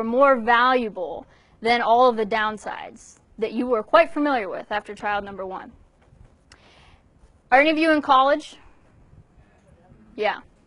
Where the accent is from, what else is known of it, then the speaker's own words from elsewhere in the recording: Ireland; I'm from Ireland, I don't usually use that four-letter word